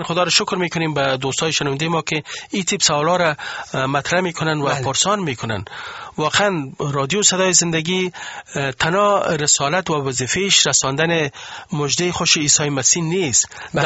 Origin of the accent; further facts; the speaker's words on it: Afghanistan; دمو وطن زاده شدیم، دمو جا کلان شدیم، دمو خاک همو جا بزرگ شدیم،